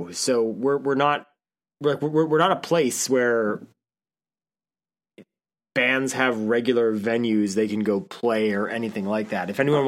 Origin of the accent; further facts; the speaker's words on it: Niagara Falls, Ontario, Canada; from my hometown in Niagara Falls playing